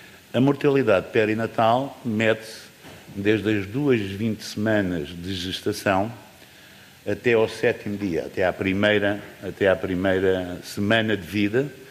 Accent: Guimarães, Braga, Portugal; eu venho de Guimarães

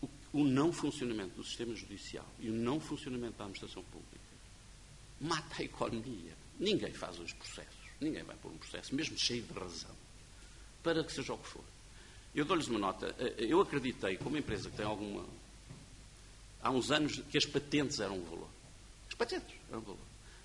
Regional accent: Portugal; E fico envergonhado. Como português.

